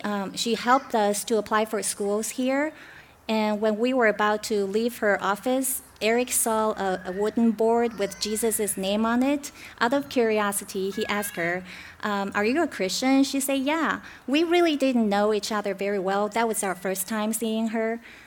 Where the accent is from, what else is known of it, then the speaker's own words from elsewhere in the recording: Taiwan; Yeah, I was born in Taiwan, grew up there.